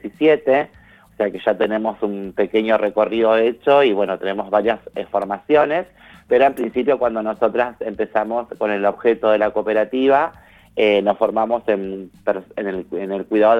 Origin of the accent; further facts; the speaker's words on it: Rosario, Santa Fe, Argentina; como contaste, somos de Rosario.